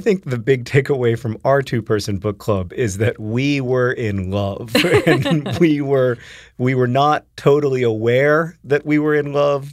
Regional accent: the South, United States; we were both talking about growing up in the South

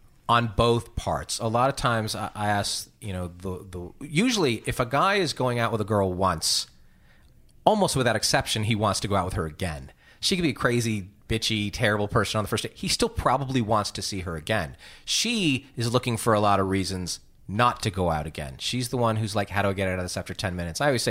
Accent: New York, United States; I'm from New York originally.

